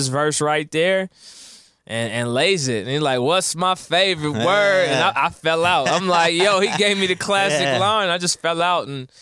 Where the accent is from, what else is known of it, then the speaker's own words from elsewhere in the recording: California, United States; I'm from Cali, born and raised in the Bay, Cali kid.